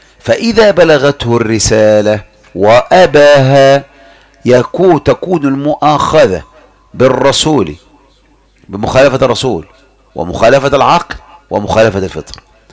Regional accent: Egypt; احنا عندنا كمصريين

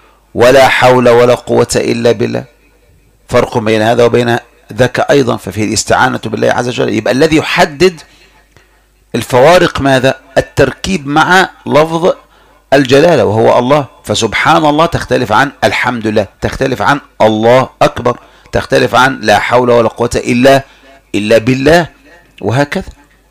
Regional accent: Egypt; احنا عندنا كمصريين

